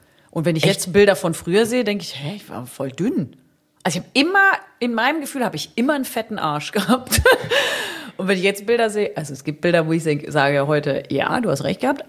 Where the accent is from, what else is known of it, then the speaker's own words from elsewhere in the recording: Cologne, North Rhine-Westphalia, Germany; ich komme aus Köln.